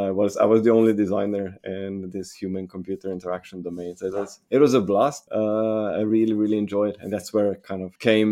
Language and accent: English; Slovenia; now in Norway; I'm originally from Slovenia, living in Norway for the past 6 years, heading the design team